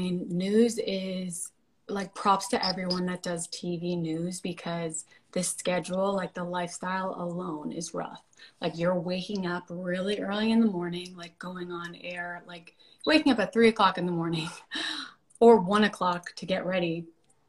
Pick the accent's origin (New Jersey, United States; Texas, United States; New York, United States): New York, United States; moved away as an adult; now in Los Angeles, United States; I am from New York originally, and have been living in LA for the last 8 years.